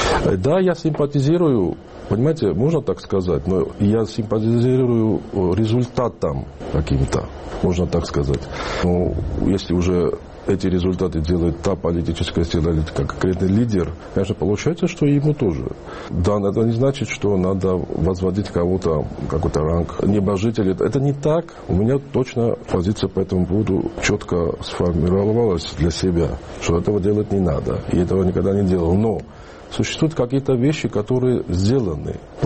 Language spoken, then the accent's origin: Russian; Georgia; moved away; Когда-то, я же учился в Петербурге, я рано уехал из Грузии.